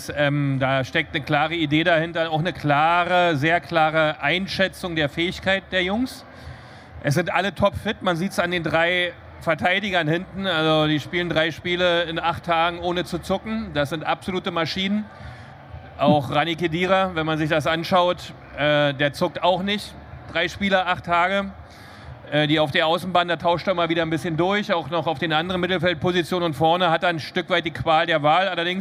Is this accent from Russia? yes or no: no; Cottbus, Brandenburg, Germany; bei uns in Cottbus damals